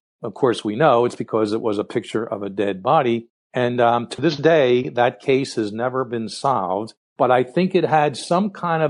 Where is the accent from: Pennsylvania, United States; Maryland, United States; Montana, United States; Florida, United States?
Pennsylvania, United States; Philadelphia; born or raised there